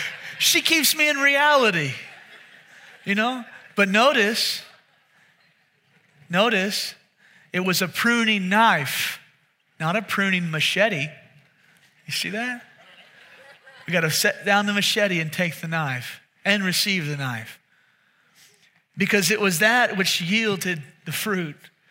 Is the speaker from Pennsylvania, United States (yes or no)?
no; Pearland, Texas, United States; I had a pear tree because I was from Pearland, and that's the only reason I bought it.